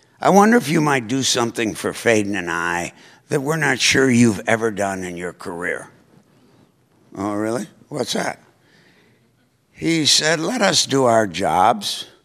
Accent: Winnetka, Illinois, United States; And I grew up in Winnetka, Illinois, about 20 miles north of Chicago. I went to New Trier High School.

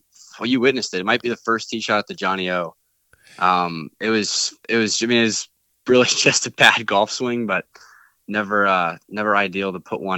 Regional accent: Noblesville, Indiana, United States; I mean, it's really nothing fancy. You know, I grew up, I went to Catholic school. I went to Catholic high school. Played a lot of my golf in the public courses in the area.

